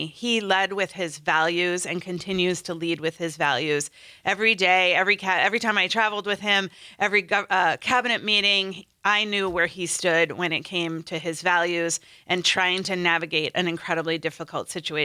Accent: Wisconsin, United States; Well, what I would say is in my hometown out in western Wisconsin, we had a rumor come through the town that ICE was coming.

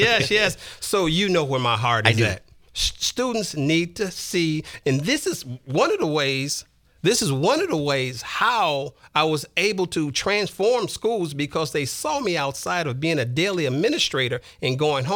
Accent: Detroit, Michigan, United States; Not only because I'm born and raised in Detroit, but it has changed.

